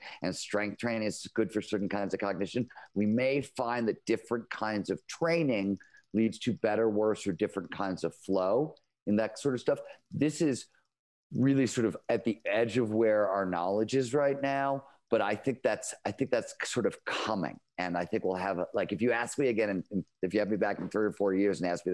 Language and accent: English; Cleveland, Ohio, United States; I grew up in Cleveland, Ohio, blue collar steel mill town in the 70s.